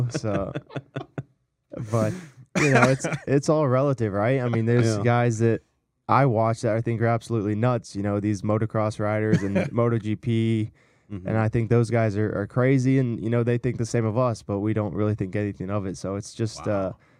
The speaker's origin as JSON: {"language": "English", "town": "Orlando", "region": "Florida", "country": "United States", "said": "And I'm from Orlando, so but most of the karting in Florida was happening down south."}